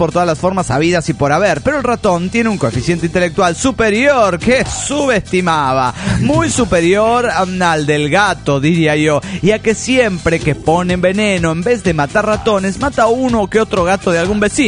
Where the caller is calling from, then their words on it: Panama City, Panamá, Panama; de Panamá, Panamá.